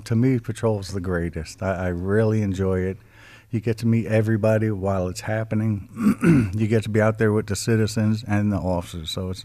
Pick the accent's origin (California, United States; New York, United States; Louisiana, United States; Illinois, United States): New York, United States; Brooklyn; Brooklyn, originally from Brooklyn.